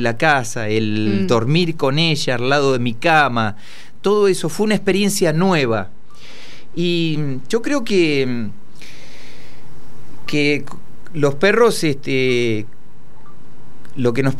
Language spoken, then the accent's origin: Spanish; Pirovano, Buenos Aires Province, Argentina; moved away; Pirovano, en Bolívar. que yo me había venido en una época complicada de Piroano y de toda esa zona, que fue la inundación que empezó en el año 85